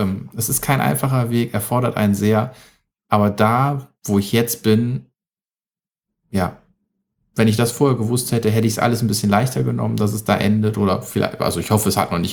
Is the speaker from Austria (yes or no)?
no; Cologne, North Rhine-Westphalia, Germany; Köln meine Heimatstadt